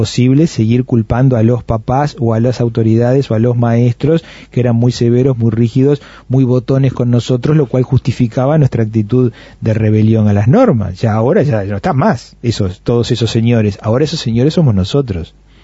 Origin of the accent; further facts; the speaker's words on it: Uruguay; Los uruguayos no somos argentinos, no somos paraguayos, no somos brasileros